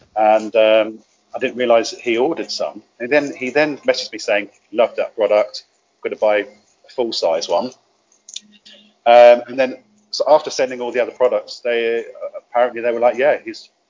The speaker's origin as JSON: {"language": "English", "town": "Cambridge", "region": "East of England", "country": "United Kingdom", "said": "I was like … from Cambridge."}